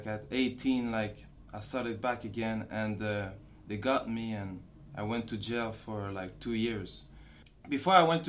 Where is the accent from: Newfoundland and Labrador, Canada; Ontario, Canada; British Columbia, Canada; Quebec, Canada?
Quebec, Canada; Montreal; father is from Haiti, and my mother is from Switzerland, and I'm Muslim 2 years now. I was born in Montreal, and I grew up in Montreal.